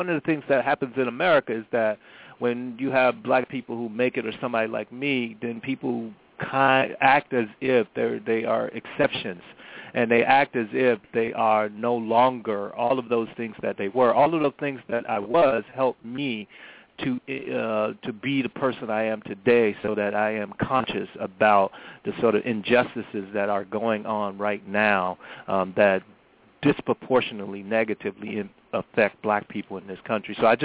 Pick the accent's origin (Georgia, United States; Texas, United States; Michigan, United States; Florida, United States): Florida, United States; Miami; So as I said, how I grew up in Miami in the 70s and 80s primarily, and poor neighborhoods